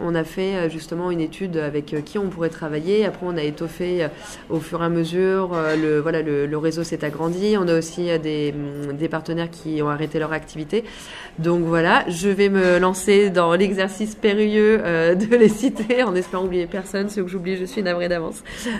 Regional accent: Péronnas, Auvergne-Rhône-Alpes, France; moi je suis de Perona, donc on est parti quelques années, notamment en Bretagne et en Nouvelle-Zélande, et on a voulu revenir poser nos valises dans la région

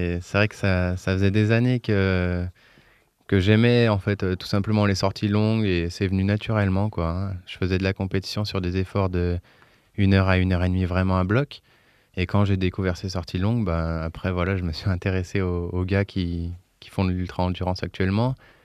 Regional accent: Auvergne-Rhône-Alpes, France; je viens d'avoir 22 ans et je suis originaire de l'Ain. J'habite à Arban.

